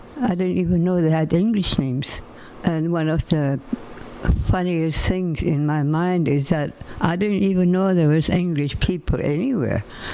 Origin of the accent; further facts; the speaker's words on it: Fort Rupert, British Columbia, Canada; I was born and raised in Tachit in Fort Rupert.